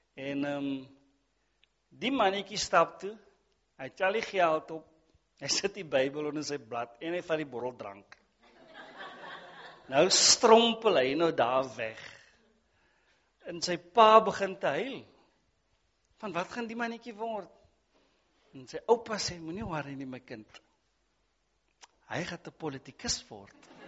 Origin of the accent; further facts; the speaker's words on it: Worcester, Western Cape, South Africa; ek is van Woester, oorspronkelijk daar